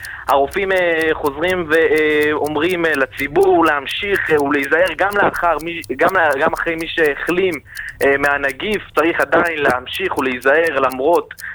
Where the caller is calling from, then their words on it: Jerusalem, Jerusalem District, Israel; אני מירושלים